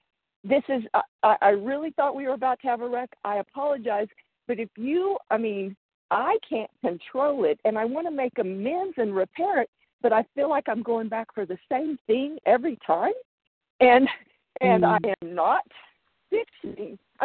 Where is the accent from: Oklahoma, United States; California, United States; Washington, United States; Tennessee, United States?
Oklahoma, United States; Tulsa; I am from Tulsa